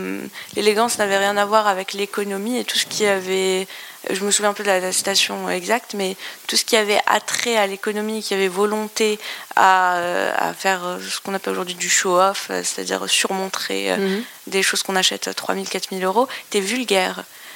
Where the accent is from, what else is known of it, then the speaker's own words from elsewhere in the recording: Algeria; alors que je viens d'Algérie où le pain est posé à chaque repas.